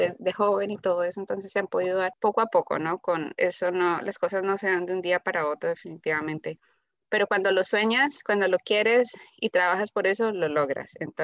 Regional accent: Colombia; moved away as an adult; now in United States; Yo vengo de Colombia, vivía ya aproximadamente 30 años. Esto ya llevo aquí viviendo 5 años en Estados Unidos.

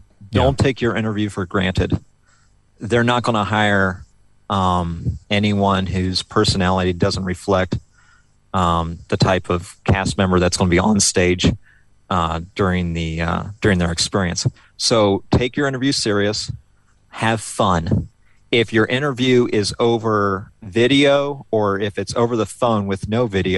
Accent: Ohio, United States; Hey, growing up in Ohio in the 90s, there was other stuff on at Christmas and Halloween that we watched.

